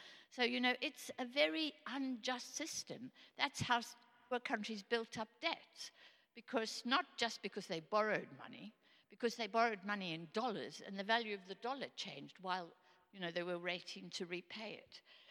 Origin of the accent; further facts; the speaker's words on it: South Africa; born there; As you know, I was born in South Africa, and I watch.